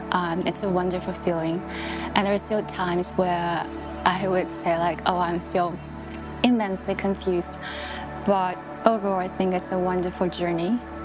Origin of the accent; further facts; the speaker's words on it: Nanjing, Jiangsu, China; also born or lived in United States; now in Hong Kong; I'm from Nanjing, China. I first came to Hong Kong since 2012. That was after I finished my undergraduate studies in the States.